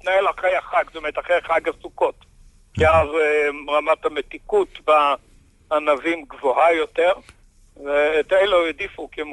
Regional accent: Kfar Etzion, West Bank, Palestine; אני נולדתי בכפר עציון.

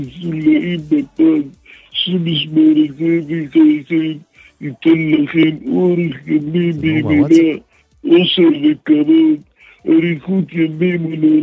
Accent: Giv'at Ze'ev, Judea and Samaria Area, Israel; גבעת זאב.

